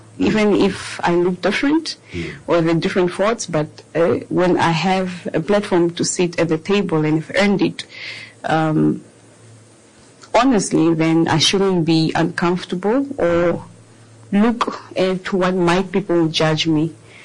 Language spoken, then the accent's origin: English; Swakopmund, Erongo, Namibia; because I grew up in Mondesa.